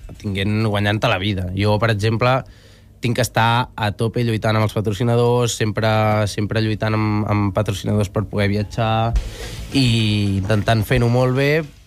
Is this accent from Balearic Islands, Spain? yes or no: no; Catalonia, Spain; soc de la Cerdanya, soc de muntanya